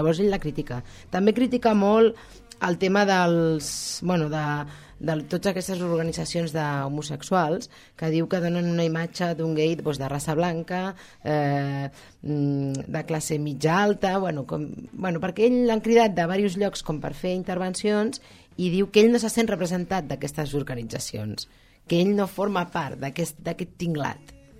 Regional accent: Barcelona, Catalonia, Spain; com jo soc de Barna, doncs clar, Montcada i Reixac com que m'ha quedat a prop, eh?

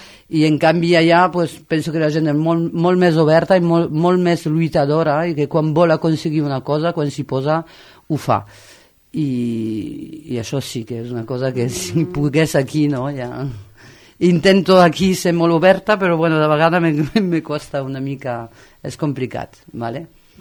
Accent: La Romieu, Occitania, France; el meu poble de França, es diu La Romieu

